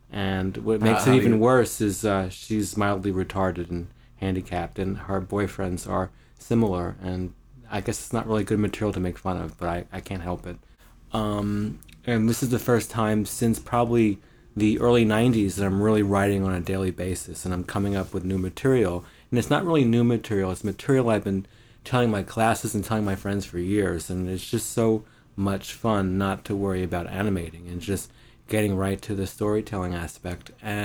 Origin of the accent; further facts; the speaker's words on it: New York, United States; I grew up in Long Island.